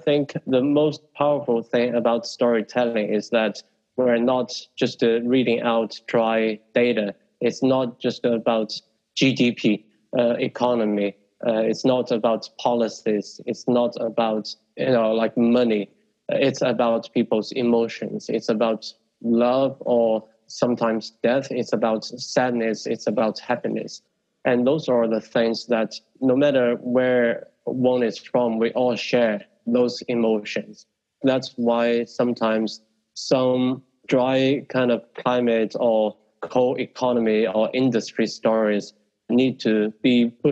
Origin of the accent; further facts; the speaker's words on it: Shanxi, China; also born or lived in Beijing; And even me working in Beijing for almost 20 years, when I was telling people I was from Shanxi, the very first words that came to their mind was coal mines or coal pollution.